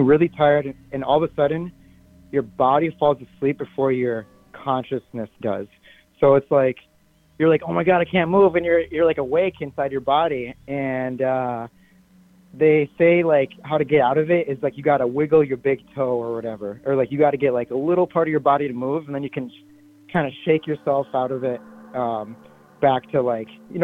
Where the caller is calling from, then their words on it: Plymouth, Minnesota, United States; Plymouth, Minnesota.